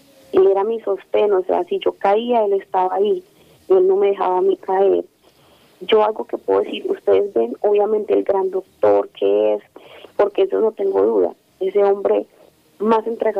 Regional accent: Villavicencio, Meta, Colombia; now in Bogotá, Colombia; nosotros somos de Villavicencio, entonces nosotros acá en Bogotá somos los cuatro nada más.

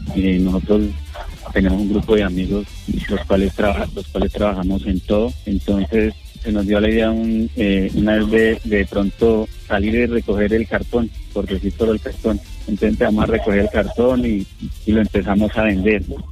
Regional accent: Bogotá, Colombia; now in La Macarena, Colombia; yo no soy de acá de Macarena, yo soy de Bogotá. Yo llegué aquí en la zona de extensión

